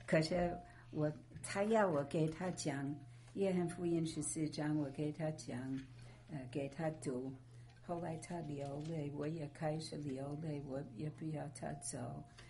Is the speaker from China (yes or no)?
yes; China; 她觉得我也是老外，可是大概我是中国人的吧。